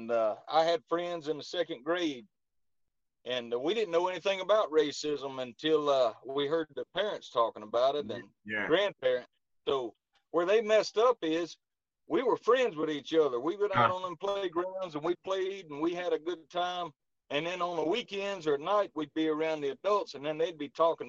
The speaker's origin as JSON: {"language": "English", "town": "Mobile", "region": "Alabama", "country": "United States", "tie": "born or raised there", "said": "All right, I'm 49 years old. I grew up in Mobile, Alabama."}